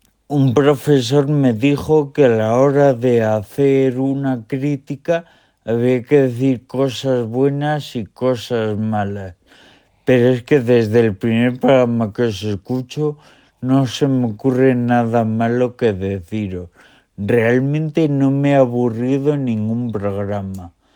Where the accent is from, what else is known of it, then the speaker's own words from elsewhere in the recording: Burgos, Castile and León, Spain; de Burgos.